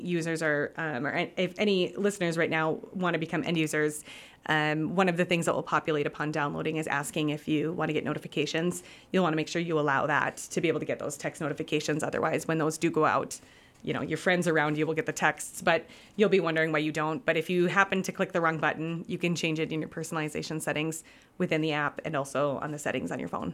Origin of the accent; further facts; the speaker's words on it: Crookston, Minnesota, United States; I'm originally from Crookston